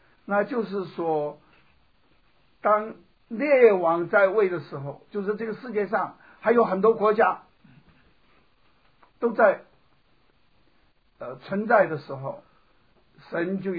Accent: China; 我们从大陆来的人都知道叫做集中和民主

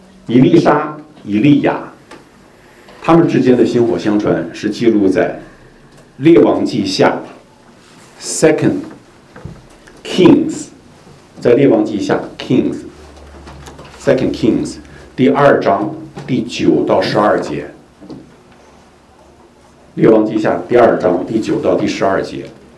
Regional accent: Beijing, China; moved away as an adult; now in Vancouver, Canada; 我出生在北京，我父母就是在北京认识结婚的

